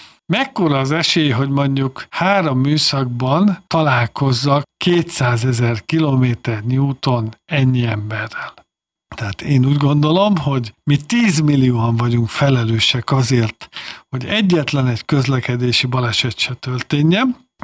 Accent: Hungary; miközben mi magyarként azt gondoljuk, hogy mi betartottuk a szabályt

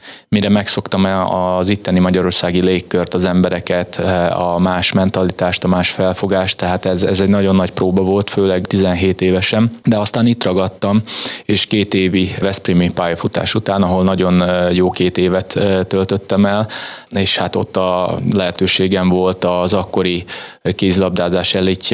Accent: Sombor, Vojvodina, Serbia; born there; Zomborban születtem, a vajdasági Zomborban.

